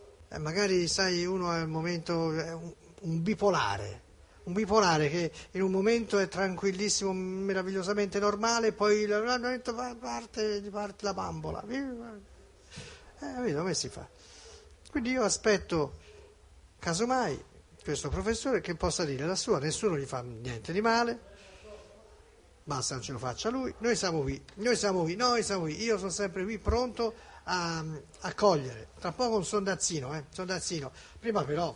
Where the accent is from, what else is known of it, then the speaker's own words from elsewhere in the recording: Florence, Tuscany, Italy; siamo un po' bischeroni, un po' a volte noi fiorentini